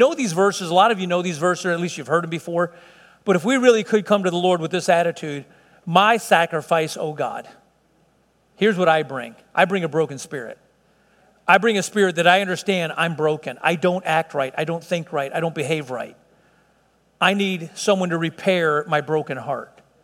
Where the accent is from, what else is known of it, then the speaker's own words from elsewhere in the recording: Chicago, Illinois, United States; As a kid, you know, I'm from Southside Chicago